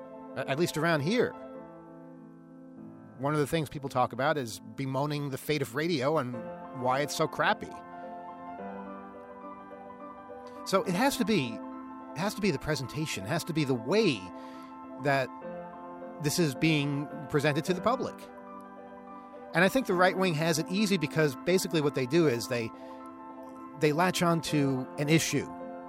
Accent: New York, United States; there was a station that I grew up with out on Eastern Long Island

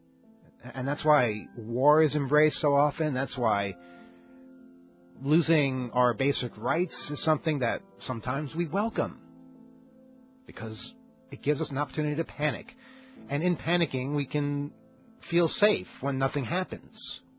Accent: New York, United States; there is a station that I grew up with out on Eastern Long Island

